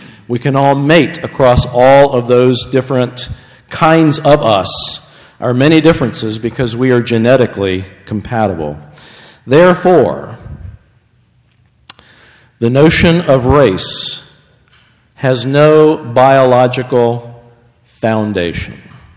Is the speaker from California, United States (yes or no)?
no; Pennsylvania, United States; from my home state of Pennsylvania